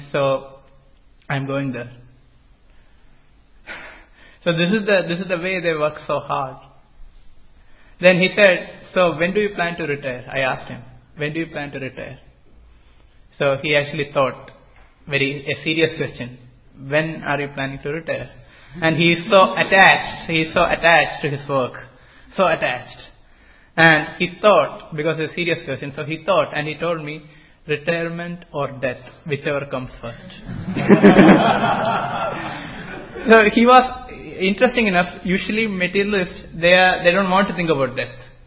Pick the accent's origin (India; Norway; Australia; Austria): India; Kerala; I went to a temple, in South India, in my hometown, is Padmanabha temple.